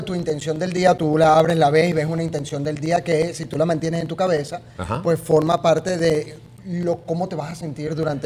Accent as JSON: {"language": "Spanish", "country": "Venezuela", "said": "Eso es lo más importante que tiene uno que aprender como venezolano."}